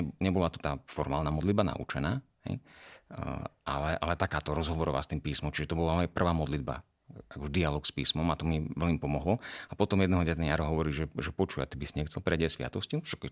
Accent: Horný Kalník, Žilina Region, Slovakia; Lebo ja som Martinčan, teda som z Horného Kalníka, to je taká dedinka 5 km od Martina, ale školu som navštevoval Martin, čiže ten život som prežíval väčšinou v tom meste.

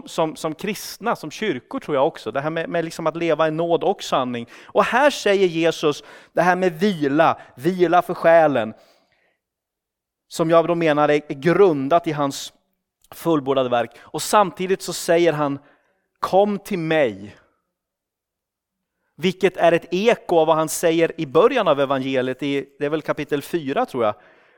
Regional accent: Sweden; Jag är ju ändå från Sverige, så att ni kan skylla på det. Han är svensk, han gör sånt.

